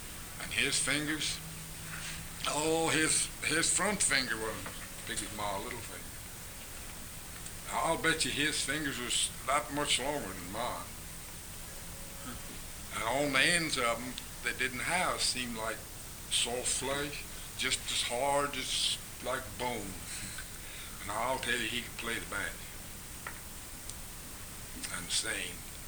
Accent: West Virginia, United States; The rest of Webster County, that's right. Born and raised there.

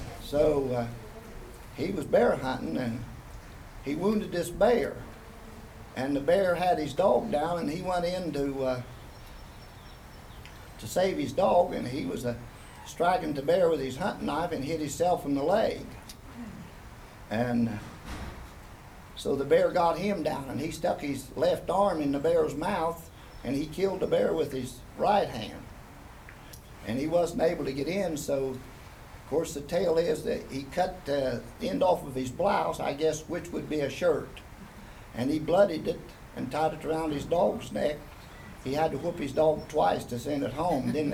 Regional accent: West Virginia, United States; Yeah, we were raised in Braxton County.

